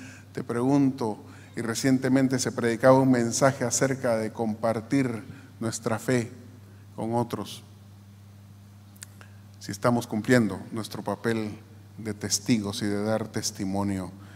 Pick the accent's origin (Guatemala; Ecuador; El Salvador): Guatemala; No las crea. Se lo pido, por favor, como guatemalteco.